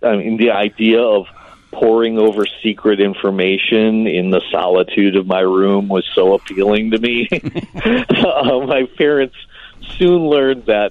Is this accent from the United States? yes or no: yes; Milwaukee, Wisconsin, United States; Doing like summer programs for kids. It was Milwaukee.